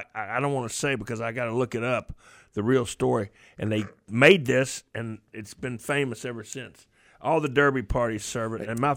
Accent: Louisville, Kentucky, United States; My hometown

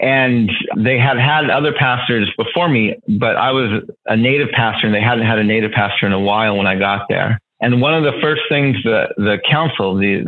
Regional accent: United States; American of Dutch heritage, and so that's why I say sin bake denan. Loosely translated, that means I'm from the Wooden Shoe people.

